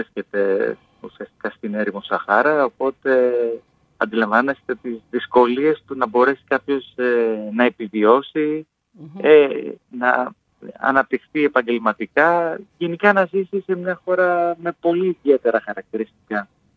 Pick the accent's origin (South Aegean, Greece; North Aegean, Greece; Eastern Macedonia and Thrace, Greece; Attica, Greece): North Aegean, Greece; Vilomari; Κατάγομαι από το Βιλωμάρι της Λέσβου